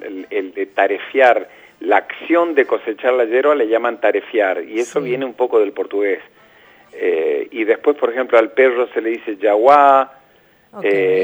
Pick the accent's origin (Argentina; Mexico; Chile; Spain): Argentina; Northeast Argentina; Entre Ríos o Misiones, en especial de donde soy yo